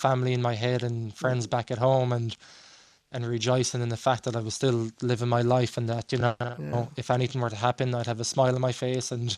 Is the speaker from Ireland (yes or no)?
yes; Ireland; because obviously being Irish, we're not used to the 45, 50 degrees Celsius